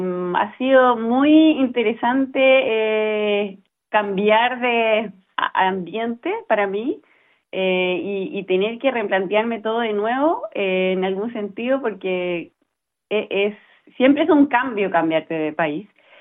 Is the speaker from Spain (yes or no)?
no; Chile; como chilenos